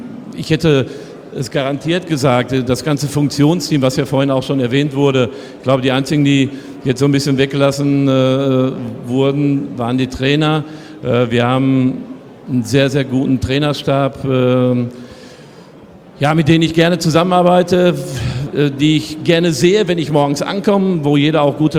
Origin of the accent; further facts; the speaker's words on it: North Rhine-Westphalia, Germany; ich brauche vielleicht ein bisschen länger als Westfale